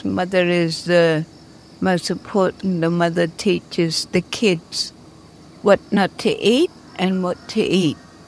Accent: Darwin, Northern Territory, Australia; first language Kupapuingo; English is a second language; I am from Darwin, born and bred. I lived there all my life.

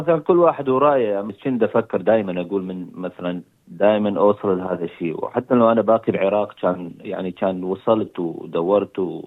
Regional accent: Iraq; moved away as an adult; now in Australia; من عراق. جيت هنا لأستراليا، كان عمري 18 سنة

